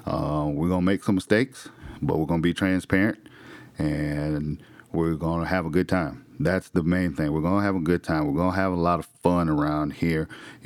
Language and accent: English; South Carolina, United States; You know, I'm born and raised in South Carolina. I love South Carolina.